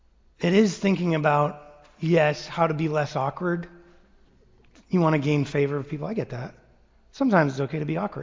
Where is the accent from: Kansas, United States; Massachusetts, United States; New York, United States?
Massachusetts, United States; Grew up in Boston, Central Mass, and went to public school.